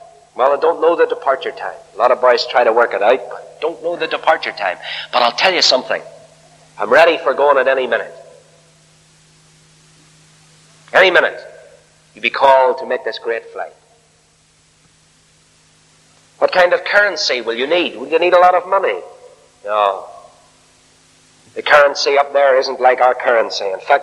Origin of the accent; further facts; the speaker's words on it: Northern Ireland, United Kingdom; We come from Ulster, you know, we are the boys.